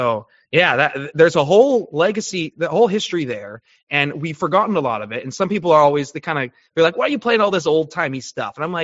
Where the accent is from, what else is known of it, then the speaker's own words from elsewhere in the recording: California, United States; I grew up in California, so I was surrounded by the liberal thing, but I never really took to it.